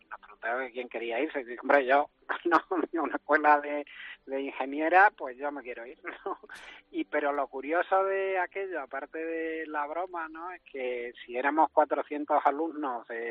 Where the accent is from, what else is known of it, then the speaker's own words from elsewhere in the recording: Almendralejo, Extremadura, Spain; Yo soy de Almendralejo.